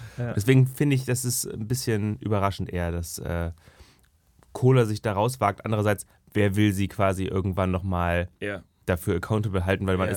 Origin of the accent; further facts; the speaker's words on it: Northern Germany, Germany; Also ich liebe die ja. Ich komme ja aus dem Norden.